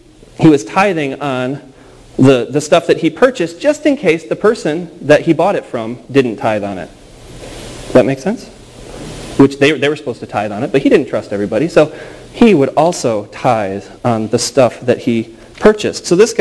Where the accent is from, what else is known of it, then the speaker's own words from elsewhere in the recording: Illinois, United States; One of a long line of infamous governors in the state of Illinois, I mind you. Oh man, that's my home state for you.